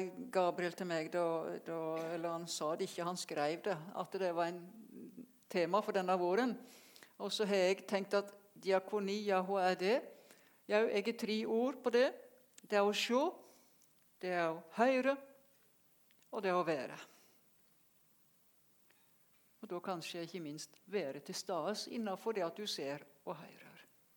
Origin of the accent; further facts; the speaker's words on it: Telemark, Norway; also born or lived in Finnmark / Lillehammer; Men jeg er Vest-Telemark fremleis. Uten røtter, men det er nå der jeg vokste opp. Flyttet ifra heimstaden min, der mamma og pappa bodde, i 74. Med et lite opphold i Kvitsøy